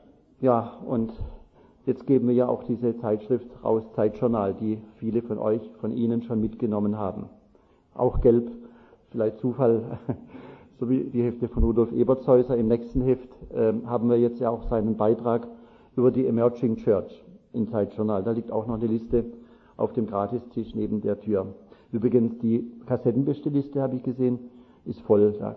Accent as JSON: {"language": "German", "town": "Pforzheim", "region": "Baden-Württemberg", "country": "Germany", "said": "wir kommen aus Pforzheim, meine Frau, unsere beiden Kinder."}